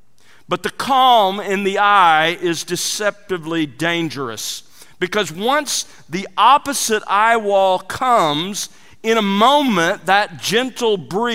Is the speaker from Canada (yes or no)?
no; Gulf Coast, United States; Growing up on the Gulf Coast, I lived through several hurricanes.